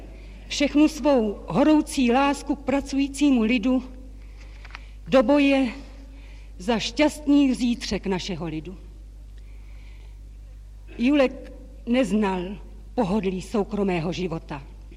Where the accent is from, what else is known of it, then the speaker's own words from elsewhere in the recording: Ostředek, Central Bohemian Region, Czechia; born there; now in Prague, Czechia; V Ostředku u Benešova.